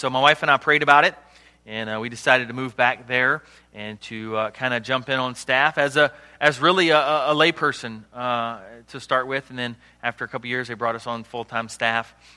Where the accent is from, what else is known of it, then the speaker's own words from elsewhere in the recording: Chesapeake, Virginia, United States; So I grew up in Chesapeake, Virginia, down south, which means we do crazy things like watch NASCAR and drink sweet tea, and that's what people do in the South.